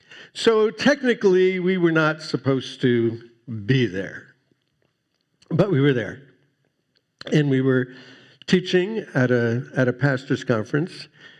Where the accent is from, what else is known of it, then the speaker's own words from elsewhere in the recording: New England, United States; So I'm a native New Englander. I never heard about Jesus growing up in New England.